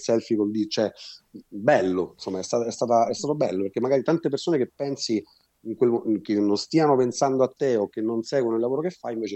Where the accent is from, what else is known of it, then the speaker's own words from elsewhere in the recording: Sicily, Italy; io da buon siciliano del sud, ogni tanto sono melanconico, no?